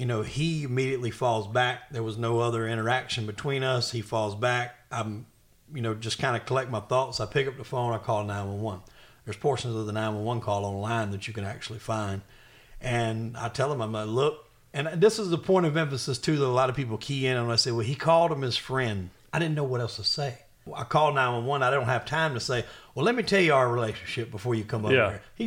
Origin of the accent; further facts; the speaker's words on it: the South, United States; Look, I'm from the South. Like, when I was 18 years old, I bought my first shotgun.